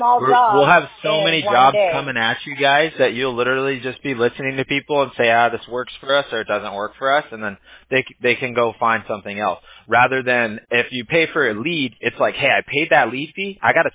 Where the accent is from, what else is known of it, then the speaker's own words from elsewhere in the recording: Huntington Beach, California, United States; Oh yeah. That's my hometown.